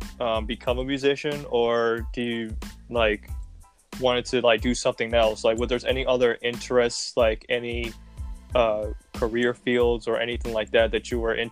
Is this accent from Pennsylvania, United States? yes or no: yes; Philadelphia, Pennsylvania, United States; I'm actually from Philadelphia myself. You know, I'm from South Philly.